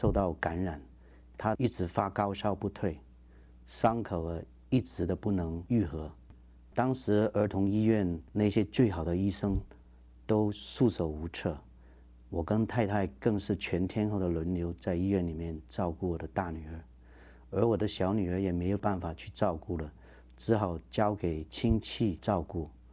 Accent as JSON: {"language": "Chinese", "country": "Hong Kong", "tie": "born or raised there", "said": "我在香港出生长大的，小学的话在一个基督教办的学校就读"}